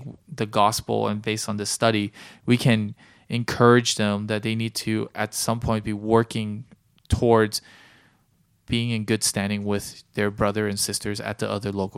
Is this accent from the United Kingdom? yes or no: no; United States; I say relative because I'm an American, so big churches in America are like 50,000.